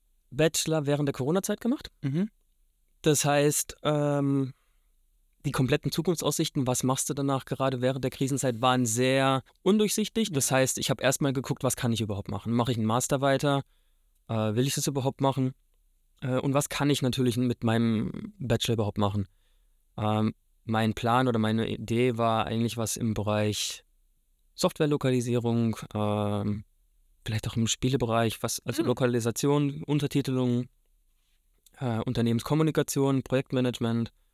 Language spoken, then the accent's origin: German; Rhineland-Palatinate, Germany; Ich bin Pfälzer Urgestein. Ich komme hier direkt aus der Gegend, wohne auch mittlerweile in Germersheim. Wahrscheinlich, wenn die Folge rauskommt, 32 Jahre alt.